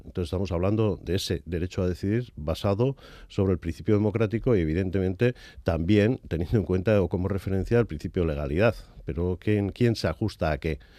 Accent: Basque Country, Spain; como pueblo vasco que somos

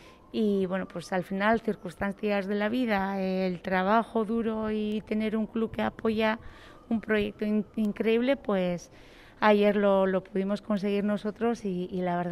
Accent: San Sebastián, Basque Country, Spain; Los que somos de Donosti hemos visto esta regata que tiene algo tan distinto al resto

